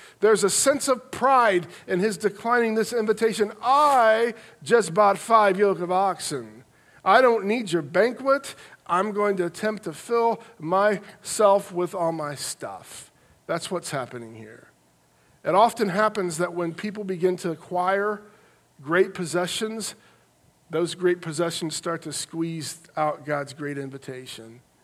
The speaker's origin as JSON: {"language": "English", "town": "Piqua", "region": "Ohio", "country": "United States", "tie": "born or raised there", "said": "When I was still in college, living in my hometown of Piqua, I lived at home while I went through college."}